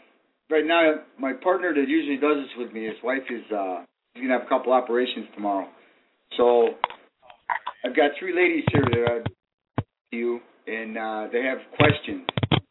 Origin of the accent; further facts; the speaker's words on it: Chicago, Illinois, United States; moved away; I'm basically originally born and raised in Chicago, but I'm a California mainstay for the last almost 30 years.